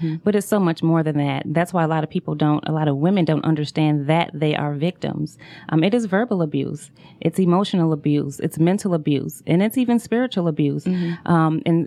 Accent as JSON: {"language": "English", "town": "Buffalo", "region": "New York", "country": "United States", "lives_now": "Atlanta, United States", "said": "Actually, I'm originally from Buffalo, New York. I've been living in Atlanta since 1998."}